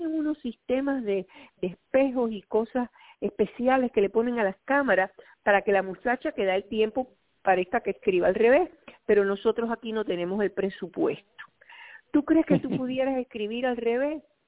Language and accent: Spanish; Cuba; now in United States; tú sabes que yo soy cubana y mi familia emigró de Cuba en el castrocomunismo